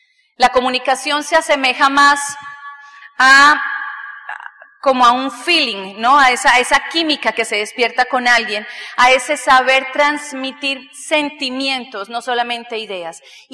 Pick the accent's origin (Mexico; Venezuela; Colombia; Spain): Colombia; Bueno, yo estudié en Colombia. En Colombia, yo soy colombiana, la comunicación social dejó de ser una carrera.